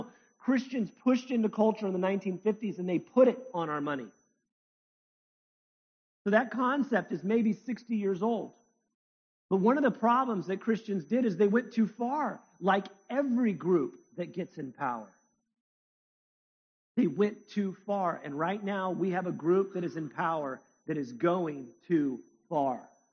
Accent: United States; My wife and I, we travel to Israel. I'm from America.

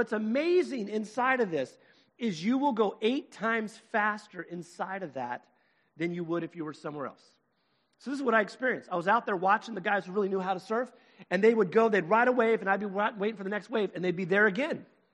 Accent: Sacramento, California, United States; I grew up in Sacramento, California. We had the American River, and every year we had people drowning constantly.

